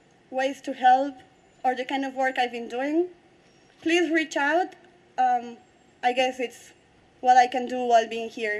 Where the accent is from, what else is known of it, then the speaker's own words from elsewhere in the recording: Bolivia; English is a second language; and I am from Bolivia. I was home this summer